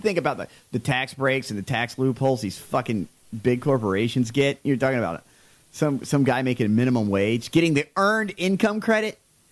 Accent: the South, United States; I had friends growing up in the South where the N word wasn't necessarily a bad word in their house.

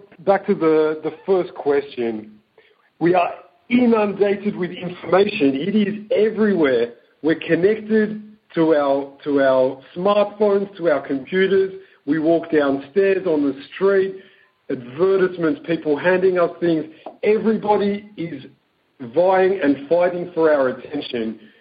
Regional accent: Australia; You know, I'm from Australia originally. I'm talking with you today from Tel Aviv.

